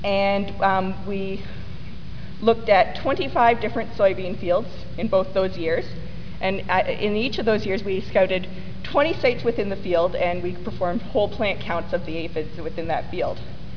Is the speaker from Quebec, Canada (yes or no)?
no; Ontario, Canada; because we're from Ontario